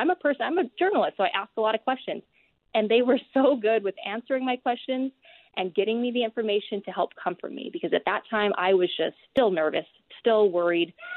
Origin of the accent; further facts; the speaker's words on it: Hawaii, United States; now in Utah, United States; You know, I'm natively from Hawaii. And so to be here in Utah